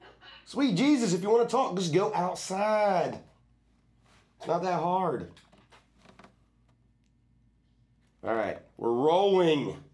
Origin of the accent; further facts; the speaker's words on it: Valdosta, Georgia, United States; We're from Valdosta, Georgia.